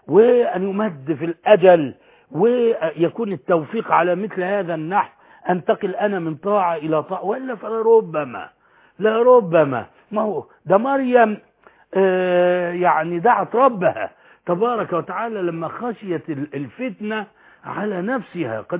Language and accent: Arabic; Alexandria, Alexandria Governorate, Egypt; فاكر مدير المتحف اليوناني والروماني عندنا بالإسكندرية